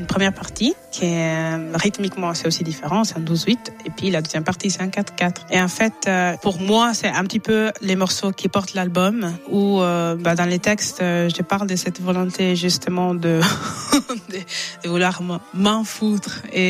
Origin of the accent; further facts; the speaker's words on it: Italy; also born or lived in England; now in Switzerland; je suis née en Italie, j'ai toujours vécu en Italie avant d'aller en Angleterre et puis de venir en Suisse. Et récemment, j'ai commencé à sentir une espèce de manque vis-à-vis de mes origines nigérianes